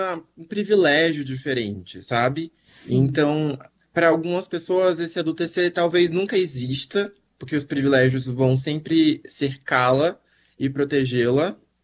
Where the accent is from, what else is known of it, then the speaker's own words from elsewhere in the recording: Bahia, Brazil; now in São Paulo, Brazil; eu sou baiano e hoje há 10 anos moro em São Paulo.